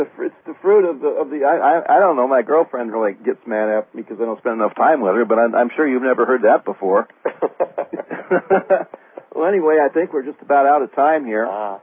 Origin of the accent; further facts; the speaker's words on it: Ann Arbor, Michigan, United States; born there; I used to be all right because I was born in Ann Arbor